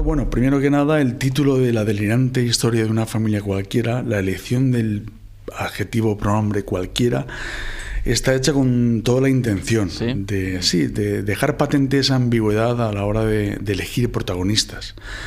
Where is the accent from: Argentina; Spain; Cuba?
Spain; Silla, Valencian Community; yo soy de Silla y en Valencia